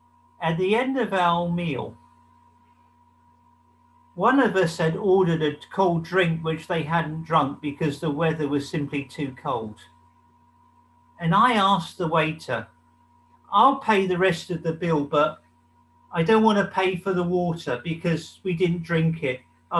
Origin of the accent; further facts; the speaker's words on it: Kilburn, London, United Kingdom; I was brought up in County Kilburn, when it was 90% Irish Catholic. And even though I was a bad Jewish boy, I was educated in an Irish Catholic school.